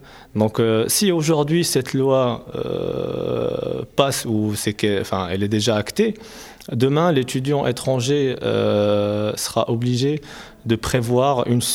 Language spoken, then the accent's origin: French; Morocco; je suis marocain